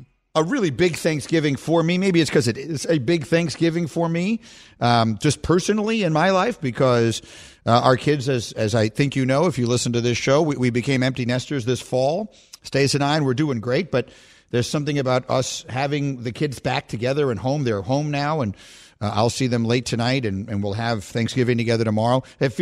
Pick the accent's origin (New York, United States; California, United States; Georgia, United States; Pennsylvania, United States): New York, United States; New York City; I am a casual fan. I grew up in New York City. We didn't have college football teams.